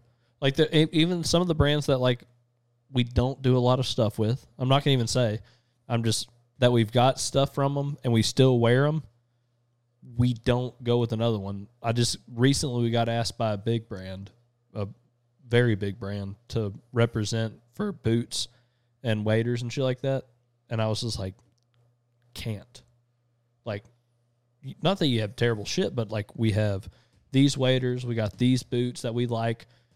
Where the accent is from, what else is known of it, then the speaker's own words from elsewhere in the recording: Texas, United States; knowing we're from Texas, knowing that we have the mutual thoughts, the process, the whole everything.